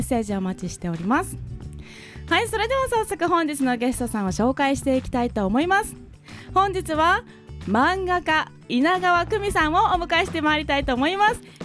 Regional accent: Miyazaki, Japan; born there; now in Tokyo, Japan; 南国は宮崎生まれ、 … が送るポカポカチャンネル

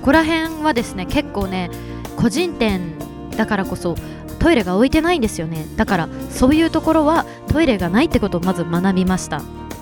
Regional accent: Shizuoka, Japan; now in Tokyo, Japan; 一昨年の4月にあの東京に来たんですよね。静岡県出身なので

